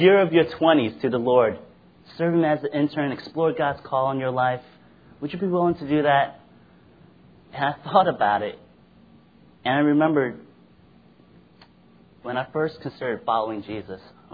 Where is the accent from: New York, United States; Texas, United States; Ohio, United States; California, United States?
New York, United States; Brooklyn; like, I had all the comforts of a great education and the comforts of New York City right there. I grew up in Brooklyn, and so I could have went to NYU, Columbia, any of the SUNY schools, and my parents would have been happy.